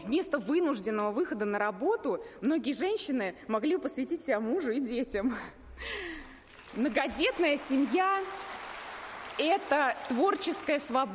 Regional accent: Moscow, Russia; now in Yaroslavl Oblast, Russia; Мы с мужем, москвичи с университетским образованием, переехали в Ярославскую область

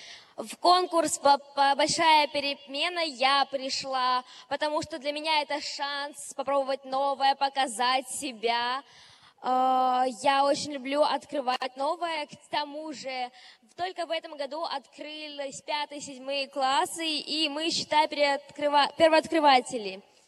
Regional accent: Nalchik, Kabardino-Balkaria, Russia; Я из Кабардино-Балкарской республики, из города Нальчик.

